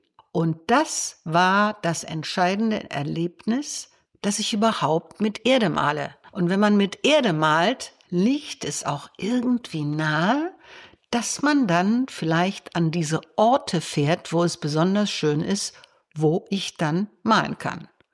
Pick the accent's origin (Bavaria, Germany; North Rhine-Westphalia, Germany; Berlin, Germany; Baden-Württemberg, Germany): North Rhine-Westphalia, Germany; Düsseldorf; born there; Bei ihm habe ich studiert, 6 Jahre, Abschlussmeisterschüler hier in Düsseldorf. Ich bin ja auch hier geboren in Düsseldorf